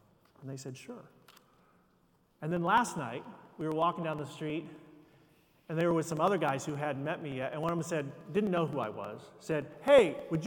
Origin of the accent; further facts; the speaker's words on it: Independence, Missouri, United States; Now, some of you may know that I grew up in Independence, Missouri.